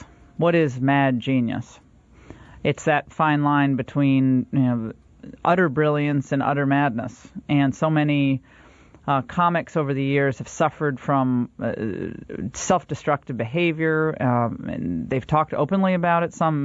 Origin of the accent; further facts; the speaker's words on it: Connecticut, United States; I remember as a kid growing up in Connecticut watching Mork and Mindy.